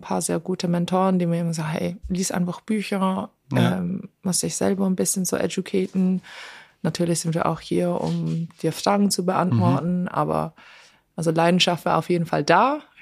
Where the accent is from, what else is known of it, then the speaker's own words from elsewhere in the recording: Basel, Basel-Stadt, Switzerland; und dann bin ich wieder zurück in meine Heimatstadt, also Basel